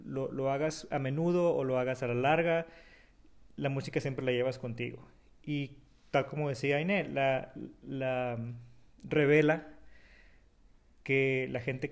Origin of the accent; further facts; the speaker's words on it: Culiacán, Sinaloa, Mexico; now in Los Angeles, United States; soy de Culiacán, Sinaloa, pero vivo en Los Ángeles.